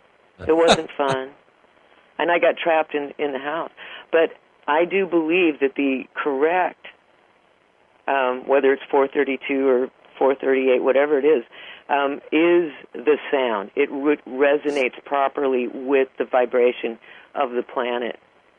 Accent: California, United States; born there; If, for instance, I was born in Southern California. I now live practically in the middle of a forest because I get along a lot better with trees than people.

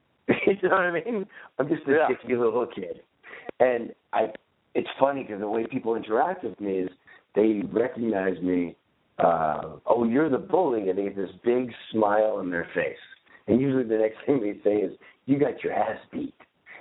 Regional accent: Toronto, Ontario, Canada; I grew up in Toronto, Canada.

